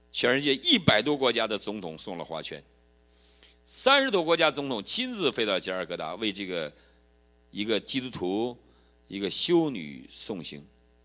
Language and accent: Chinese; Heilongjiang, China; 因为我在黑龙江逃，那就是黑龙江的警察，我是黑龙江人